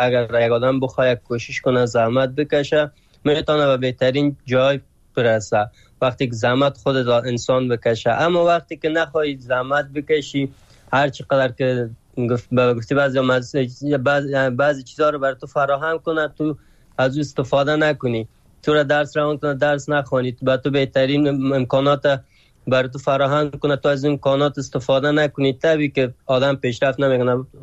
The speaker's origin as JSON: {"language": "Persian", "country": "Afghanistan", "moved": "yes", "said": "ما تازه چند وقت میشه از ترکیه آمدم این طرف، از افغانستان مدت 6 سال میشه بر آمدیم."}